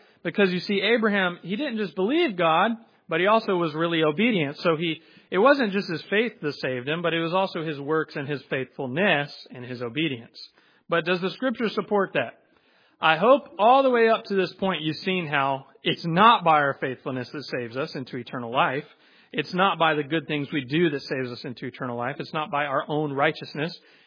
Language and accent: English; Georgia, United States; You could say y'all. I'm from Georgia. Know y'all.